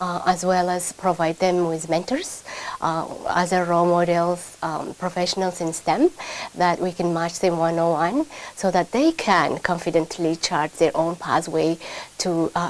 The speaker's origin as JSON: {"language": "English", "region": "Addis Ababa", "country": "Ethiopia", "lives_now": "United States", "said": "I've been in the United States for about 20 years. I am from Addis Ababa, Ethiopia."}